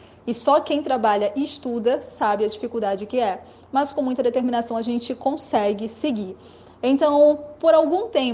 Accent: São Luís, Maranhão, Brazil; sou de São Luís do Maranhão, estudo para o cargo de delegado da Polícia Civil.

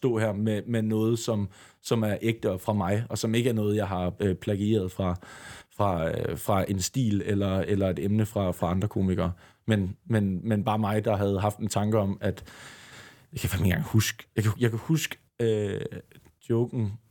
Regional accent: Aarhus, Central Denmark Region, Denmark; selvom jeg er fra Aarhus

